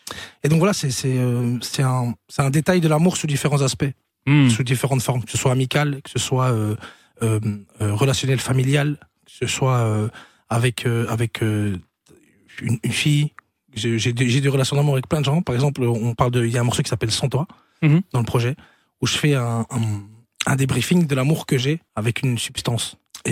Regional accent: Charleroi, Wallonia, Belgium; Donc moi, je viens de Charleroi.

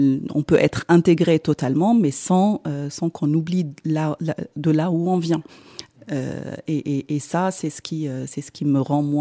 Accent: Morocco; je suis citoyenne du monde. Mais en fait, je suis une Marocaine et fière de l'être. Et c'est comme ça que je vis mon identité marocaine.

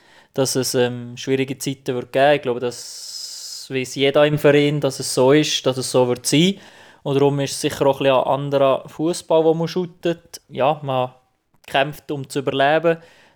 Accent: Switzerland; now in Viareggio, Italy; irgendwo als Schweizer am Meer zu wohnen, ist schon sehr speziell

